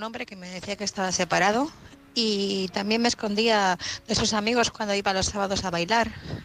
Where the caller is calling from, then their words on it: Madrid, Community of Madrid, Spain; corresponsal de Madrid